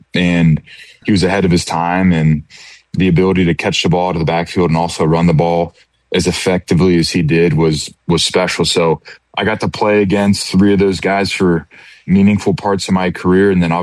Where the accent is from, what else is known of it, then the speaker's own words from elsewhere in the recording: Cincinnati, Ohio, United States; I think when I was a little kid, I think I dreamt of running out on Friday night under the lights at my local high school, St. Xavier High School, wearing a blue jersey with a white helmet with an X on it.